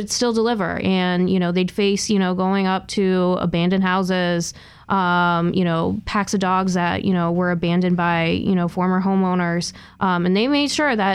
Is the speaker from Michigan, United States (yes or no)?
yes; Michigan, United States; I'm from Michigan, so I was interested in it.